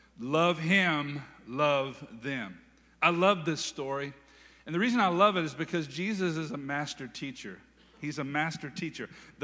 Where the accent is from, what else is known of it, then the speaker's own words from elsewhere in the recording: Hertford, North Carolina, United States; Man, I grew up in Hertford, North Carolina, and I remember I lived on Phillips Street.